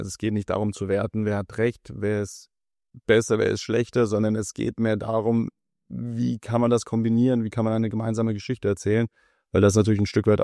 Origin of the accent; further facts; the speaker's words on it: Stuttgart, Baden-Württemberg, Germany; also born or lived in St. Petersburg, Russia; ich komme aus Russland, genau aus St. Petersburg und habe da eben meine Heimat, habe da meine Wurzeln, bin aber dann als, wie alt war ich, 4-5-Jähriger nach Stuttgart eben gekommen und bin hier aufgewachsen